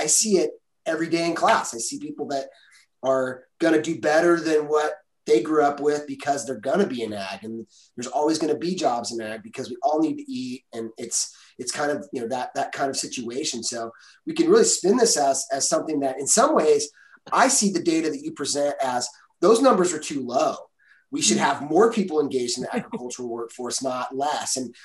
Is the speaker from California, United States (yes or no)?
yes; Chico, California, United States; I didn't grow up in agriculture other than growing up in Chico